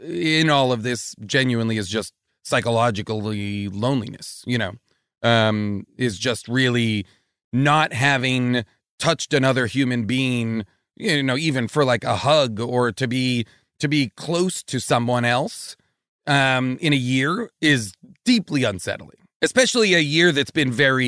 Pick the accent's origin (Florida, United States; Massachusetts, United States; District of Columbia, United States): Massachusetts, United States; I grew up in New England. I grew up like suburban Boston. And my whole family lives in Boston.